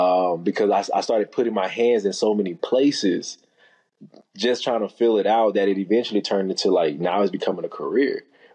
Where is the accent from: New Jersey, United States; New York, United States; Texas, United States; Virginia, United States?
Texas, United States; Growing up, I'm from East Texas, and health and fitness is not a thing.